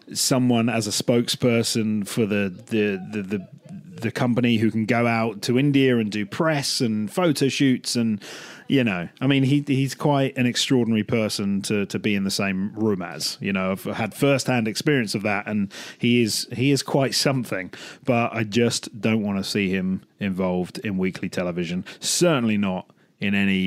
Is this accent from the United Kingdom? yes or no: yes; United Kingdom; It's like, we're British.